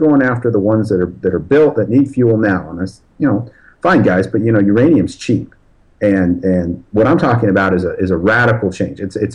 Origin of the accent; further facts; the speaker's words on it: the West, United States; I'm originally from the West, where it's pretty arid. You know, we don't have Tennessee rivers out there.